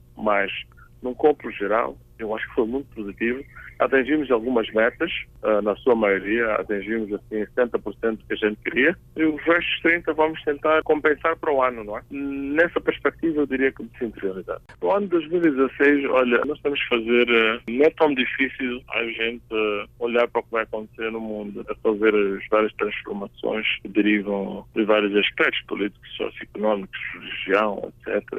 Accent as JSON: {"language": "Portuguese", "country": "Mozambique"}